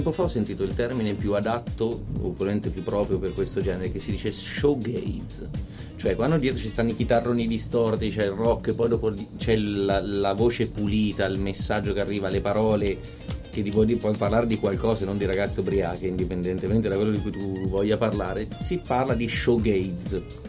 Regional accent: Perugia, Umbria, Italy; Io sono perugino, lui è Ponte San Giovannese.

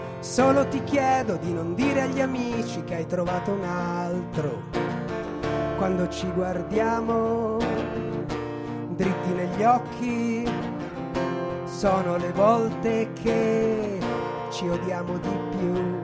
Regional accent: Rome, Lazio, Italy; io sono a Bombay, vengo da Roma, Torpignattara

